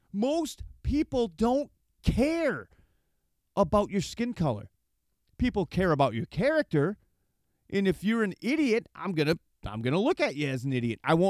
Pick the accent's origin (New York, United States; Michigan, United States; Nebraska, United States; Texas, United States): Michigan, United States; And this is what's going on here in my home state of Michigan.